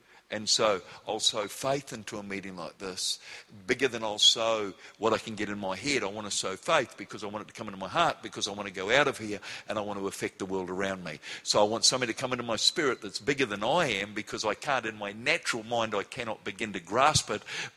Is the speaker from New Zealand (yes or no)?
yes; New Zealand; born there; I was born in New Zealand. We speak English.